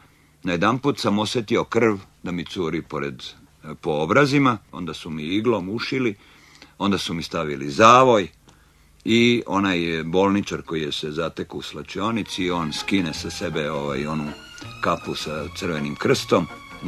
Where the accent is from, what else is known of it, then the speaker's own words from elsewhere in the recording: Zemun, Belgrade, Serbia; Ja sam kao dečak iz Zemunovog grada dolazio na igralište Viteza